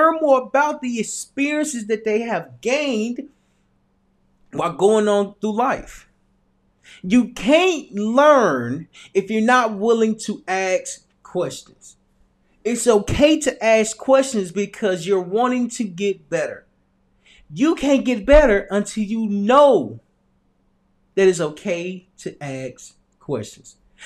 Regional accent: Little Rock, Arkansas, United States; because I'm from Little Rock, Arkansas.

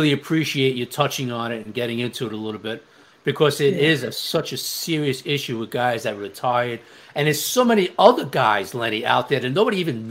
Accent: Staten Island, New York, United States; I'm from Staten Island. You used to come out to Staten Island.

